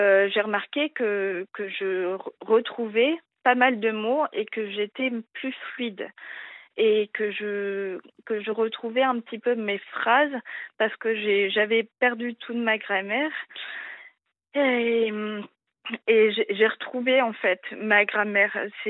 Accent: Le Mans, Pays de la Loire, France; Je suis du Mans

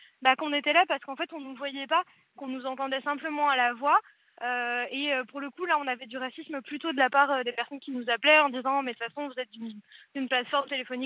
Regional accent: France; Moi je suis française, mais ma mère est née en Algérie.

